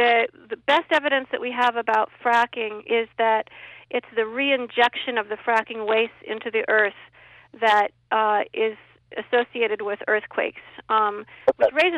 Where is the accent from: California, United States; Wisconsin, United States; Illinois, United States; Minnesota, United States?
Illinois, United States; In my home state of Illinois, my cousin is a farmer